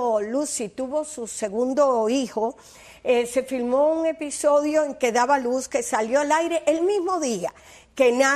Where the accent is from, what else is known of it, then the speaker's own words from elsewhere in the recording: Cuba; como somos los cubanos